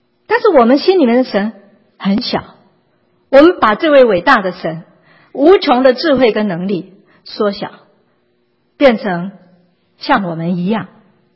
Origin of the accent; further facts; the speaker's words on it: China; 我们中国人说人定胜天，这是人类的骄傲